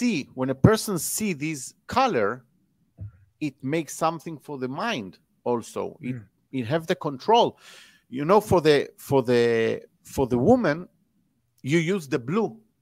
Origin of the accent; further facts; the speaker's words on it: Israel; Yeah, it's because I'm from Israel, so.